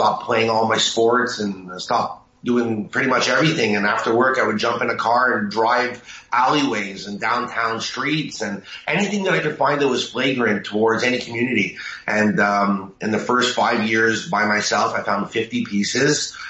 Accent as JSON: {"language": "English", "town": "Montreal", "region": "Quebec", "country": "Canada", "said": "So basically, I'm from Montreal, Canada"}